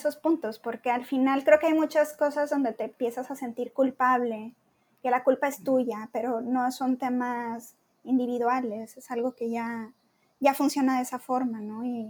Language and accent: Spanish; Monterrey, Nuevo León, Mexico; soy mexicana, estudié diseño y soy de una ciudad que es en el norte de México, que es Monterrey, que es una ciudad que se caracteriza mucho por el trabajo.